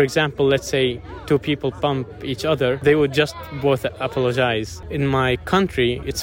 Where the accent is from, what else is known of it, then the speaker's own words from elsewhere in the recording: Saudi Arabia; English is a second language; moved away as an adult; now in Japan; I'm from Saudi Arabia. I'm 23 years old and I have been here for 5 years.